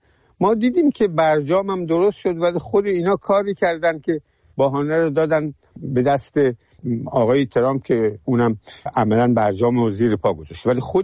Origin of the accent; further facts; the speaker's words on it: Iran; ما ایرانی هستیم